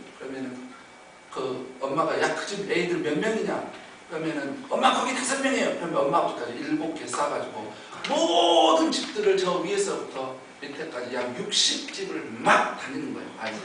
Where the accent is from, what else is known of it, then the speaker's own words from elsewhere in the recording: South Jeolla, South Korea; 저는 지금도 저희 고향 섬의 아름다운 추억들을 많은 부분을 기억하고 있는데, 그 중에 하나는 도시에서 이제 목포에서 배가 이렇게 들어오면